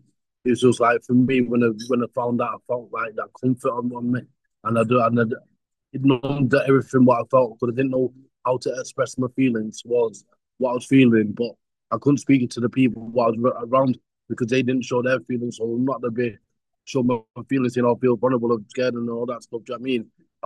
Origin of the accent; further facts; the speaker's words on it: Manchester, North West England, United Kingdom; I was born in Manchester in England. I don't know if it's South Americans or wherever you might be from, but yeah, I'm from England in Manchester. And I was born around the gang culture.